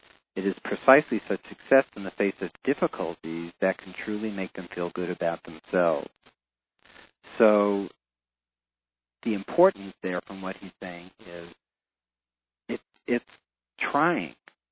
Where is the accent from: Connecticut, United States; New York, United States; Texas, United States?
New York, United States; now in Los Angeles, United States; In fact, I'm very thrilled that the Angels beat the Yankees tonight, even though I'm from New York, but I live in L.A.